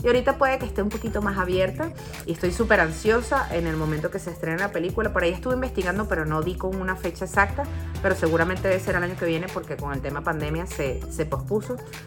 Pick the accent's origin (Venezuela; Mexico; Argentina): Venezuela; moved away; Y luego que salí de allí, yo sentía que en mi país no estaba mi norte. Yo sentía que debía irme a otro lugar. Justo desde mucho antes de que los venezolanos empezaran a migrar, yo ya sentía que debía marcharme.